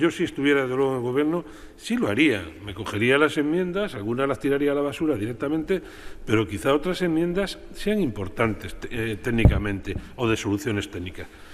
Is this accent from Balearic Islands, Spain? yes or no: no; Ferrol, Galicia, Spain; que se haga aquí y no en el Ferrol, que es mi tierra